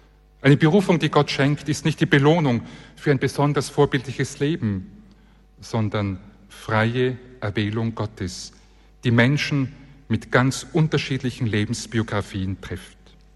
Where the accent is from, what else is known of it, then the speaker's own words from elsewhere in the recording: Tyrol, Austria; Ich bin, wie schon erwähnt, in Tirol aufgewachsen.